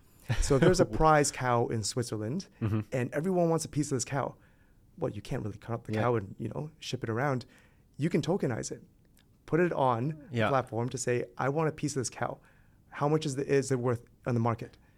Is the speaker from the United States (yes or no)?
no; Canada; also born or lived in United Kingdom; So I studied in Canada. I'm from Canada originally.